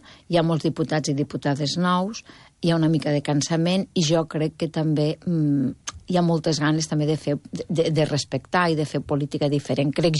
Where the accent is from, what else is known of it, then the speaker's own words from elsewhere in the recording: Catalonia, Spain; Jo crec que podem estar molt contents, com a catalans i catalanes